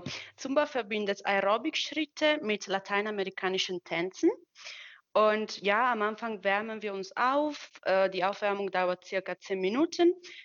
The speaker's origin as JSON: {"language": "German", "country": "Italy", "said": "ich komme aus Italien."}